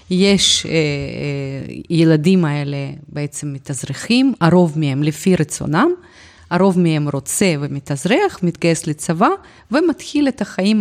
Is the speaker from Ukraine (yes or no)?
yes; Ukraine; Hebrew is a second language; moved away as an adult; now in Israel; אני הגעתי מאוקראינה ב-1992